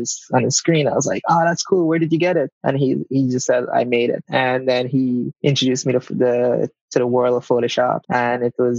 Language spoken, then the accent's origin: English; Guyana; I'm originally from Guyana, which is a small country in South America.